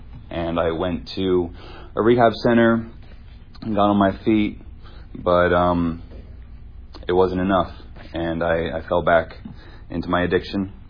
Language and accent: English; Lancaster, Pennsylvania, United States; I'm from Lancaster, PA, born and raised. Grew up in the Mennonite faith